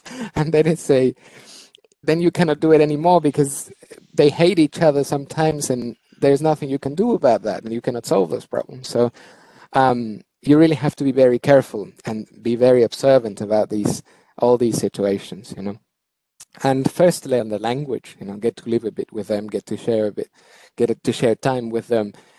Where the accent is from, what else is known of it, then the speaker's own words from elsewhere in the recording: Peru; English is a second language; given that I am from Peru, you know.